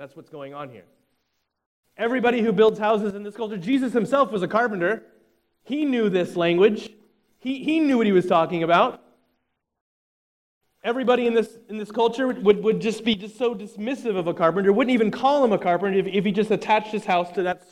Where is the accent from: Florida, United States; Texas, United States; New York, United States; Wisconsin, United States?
Florida, United States; And I grew up in South Florida, so we have strict codes about what houses have to be built like because of what? Hurricanes.